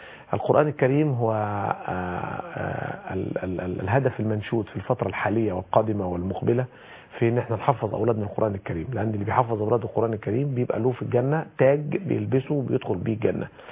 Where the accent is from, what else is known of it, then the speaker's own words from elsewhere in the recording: Abu Rawash, Giza Governorate, Egypt; born there; في قريتنا مسقط رأسي، قرية أبو رواش